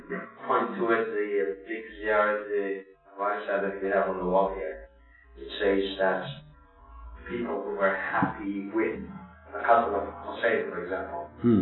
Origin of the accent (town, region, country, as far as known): Pakistan; born or raised there